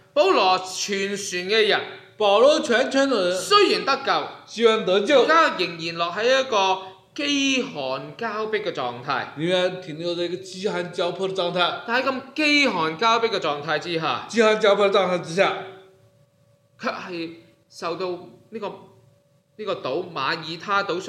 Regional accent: Xinhui, Guangdong, China; 本地人就是类似我，比如我是新会人。

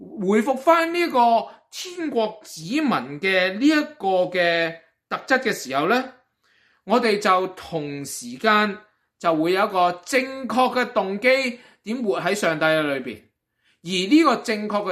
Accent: China; 我哋中国人都好啦，或者西方社会都好啦

